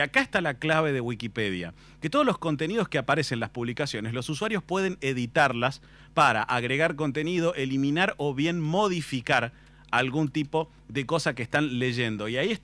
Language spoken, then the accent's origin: Spanish; Argentina; Siendo los argentinos los que más utilizamos, y claro. Digo más, me incluyo